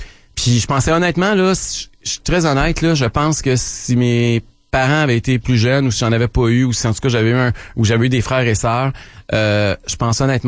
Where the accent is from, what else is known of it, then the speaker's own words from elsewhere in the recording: Quebec, Canada; moved away as an adult; Pourquoi j'ai quitté le Québec? Mais pour plusieurs raisons. D'abord, parce que j'avais envie de vivre puis de travailler à l'étranger.